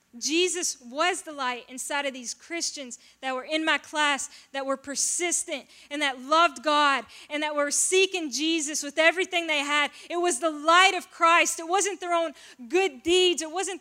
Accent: the South, United States; I grew up in the South, but in a very non-religious home.

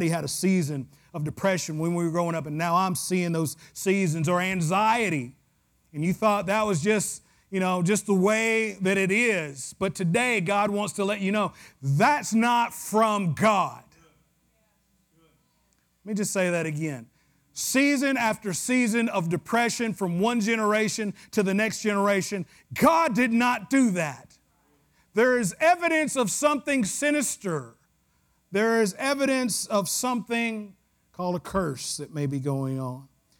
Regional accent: the South, United States; I know ain't's not proper, but, you know, I'm from the South, so a lot of things ain't right in the South.

